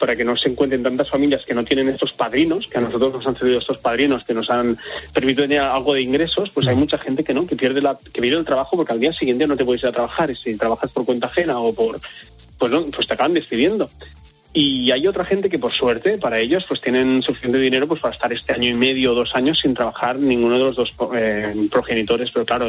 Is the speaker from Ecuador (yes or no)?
no; Canet de Mar, Catalonia, Spain; also born or lived in Besalú; tanto de Besalú como de mi pueblo natal, de Canet de Mar